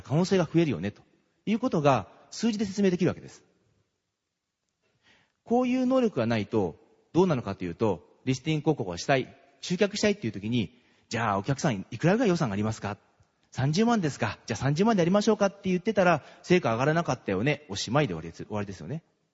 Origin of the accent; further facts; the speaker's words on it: Fukushima, Japan; also born or lived in Tokyo / Okayama; 私福島県出身でですね、東京に長年いたんですけども、岡山県に3年いたことあるんですよ。倉敷のですね、笹沖というところでですね、笹沖ストアがあるあたりですね。